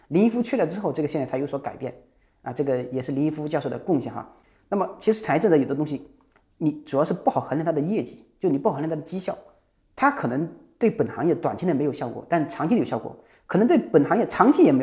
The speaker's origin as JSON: {"language": "Chinese", "region": "Jiangxi", "country": "China", "tie": "born or raised there", "said": "这是我们江西的企业，我老家是江西。"}